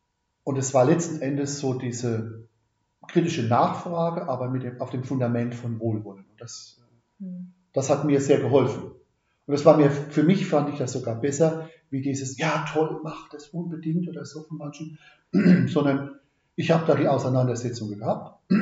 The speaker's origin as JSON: {"language": "German", "region": "Rhineland-Palatinate", "country": "Germany", "accent": "Palatinate dialect", "said": "Also ich komme aus der Pfalz, das wird man wahrscheinlich zwischendurch immer wieder mal hören. Ich werde kein astreines Hochdeutsch pappeln können, würde ich jetzt im Scherzhaft sagen, reden können, sondern kommt immer mal wieder mein Dialekt durch."}